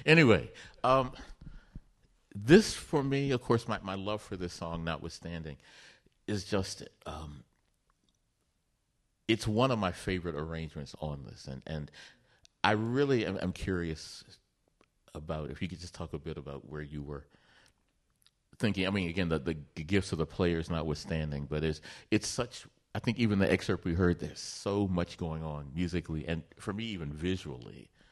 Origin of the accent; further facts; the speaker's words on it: the South, United States; made me like straight, uncut, proud southerner, and I think having distance from my geographical and I was born in Black America.